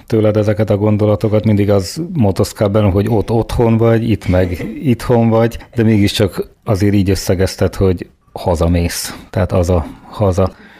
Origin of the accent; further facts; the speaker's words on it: Great Hungarian Plain, Hungary; Hát ez nekünk alföldieknek, akik itt születtünk, meg valószínűleg itt is fogunk majd átlépni az örökké valóságba, hát ez megszokott meg, ez a természetes.